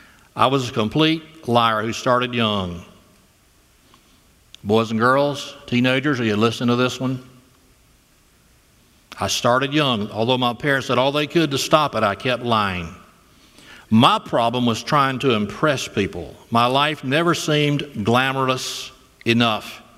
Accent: Florella, Florida, United States; Beach, just 45-minute drive from my hometown, Florella.

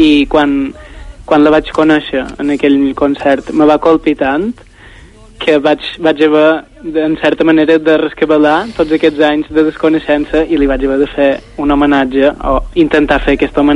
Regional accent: Ses Salines, Balearic Islands, Spain; la banda de música de Set Salines, que és el meu poble

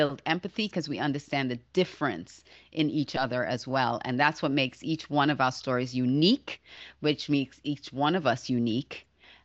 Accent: Australia; just as I was sharing my story growing up in Australia

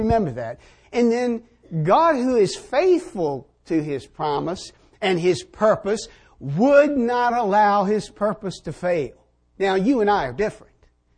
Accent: Southern United States, United States; If you don't understand my diction, being a Southerner

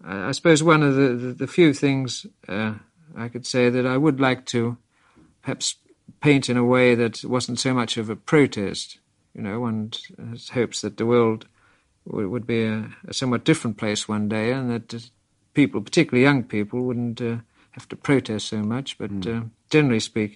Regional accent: Australia; But essentially, I think, as an Australian, the Gallipoli campaign, the Anzac landing, looms very large in the kind of Australian psyche, really.

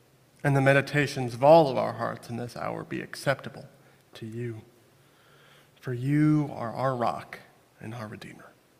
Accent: Neenah, Wisconsin, United States; So I grew up in Neenah, which is not quite as small as this town, but still pretty small and pretty white and pretty ethnically homogenous.

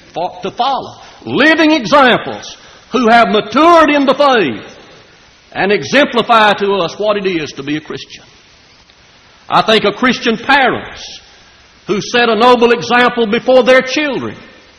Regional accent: Kentucky, United States; When I was growing up in West Kentucky, we used to lay the corn by and spend the rest of the summer debating the Baptist.

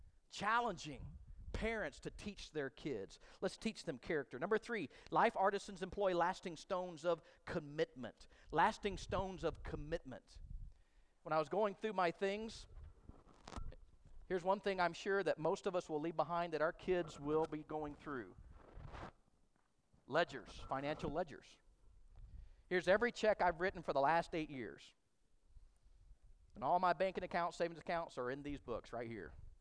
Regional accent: Tyler, Texas, United States; because I grew up in Tyler, Texas, I named my boy Tyler.

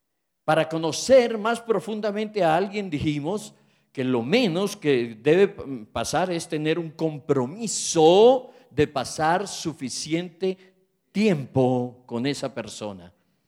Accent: Pamplona, Norte de Santander, Colombia; now in Bogotá, Colombia; Yo soy hombre de pueblo. Yo nací en Pamplona Norte de Santander, un pueblito pequeño con pinta de ciudad, hermoso. Y cuando yo pasé mi adolescencia en Pamplona, para mí el mundo era Pamplona.

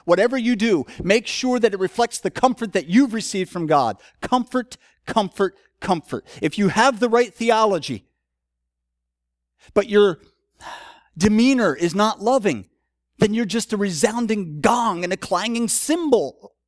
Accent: Philadelphia, Pennsylvania, United States; I'm from Philadelphia. We're both kind of sarcastic and boorish.

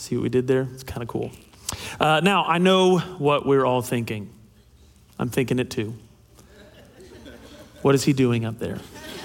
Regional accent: Greenville, United States; my name is … I was born and raised not only in Greenville, but at this church. Been here 35 years, give or take.

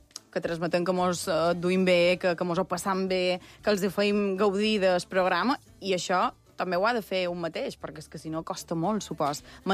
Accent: Sencelles, Balearic Islands, Spain; now in Palma, Spain; Jo vaig néixer a Sencelles, he viscut pràcticament tota la meva vida a Sencelles, visc a Palma des de fa un poc més de 4 anys, per comoditat i perquè també m'agrada la vida a ciutat.

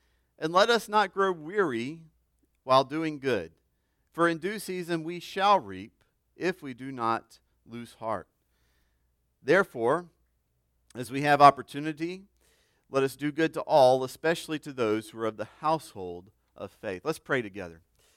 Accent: Mississippi, United States; Growing up in Mississippi, one of the first things that I can remember as a young boy, I grew up in the city, but we would travel through the country quite a bit

